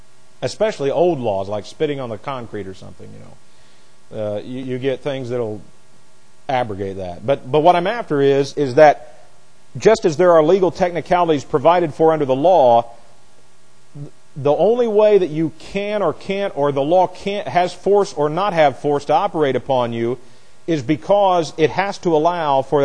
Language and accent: English; United States; Reason, I'm an American. I don't fall under that.